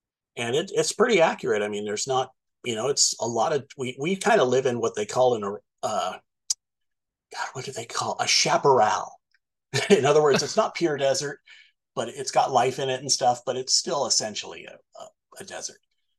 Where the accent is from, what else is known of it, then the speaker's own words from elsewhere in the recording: Santa Monica, California, United States; I grew up in Santa Monica